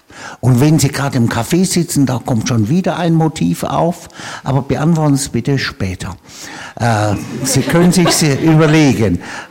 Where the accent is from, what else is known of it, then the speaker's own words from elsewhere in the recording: Stuttgart, Baden-Württemberg, Germany; Ich bin in Stuttgart aufgewachsen und wir Schwaben lernen es halt nie, aber wir probieren es wenigstens.